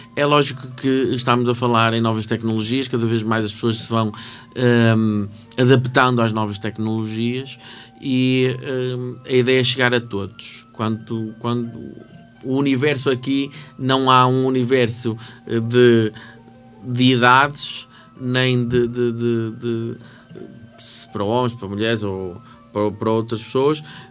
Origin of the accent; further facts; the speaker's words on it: Portugal; porque nós somos portugueses e vamos a essa festa